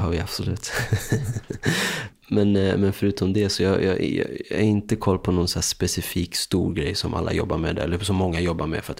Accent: Stockholm, Stockholm County, Sweden; Vi är från Vasastan, från gamla Vasastan.

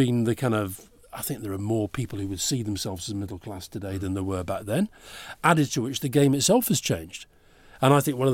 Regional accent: Scotland, United Kingdom; I was brought up as a Scot, my parents both Scottish, I love Scottish football

